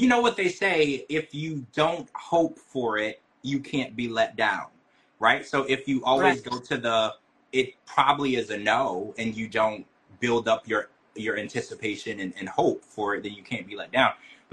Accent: Louisiana, United States; I grew up in Louisiana

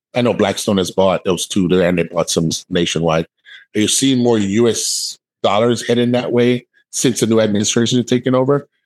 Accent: Jamaica; born there; Obviously, people know I was born in Jamaica.

